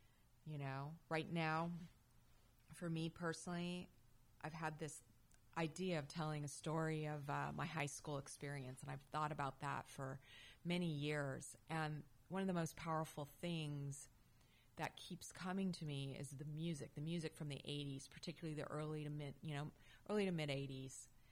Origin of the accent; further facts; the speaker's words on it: Phoenix, Arizona, United States; You know, I grew up in Phoenix, Arizona, went to an all-girls Catholic high school, and it was the early to mid-80s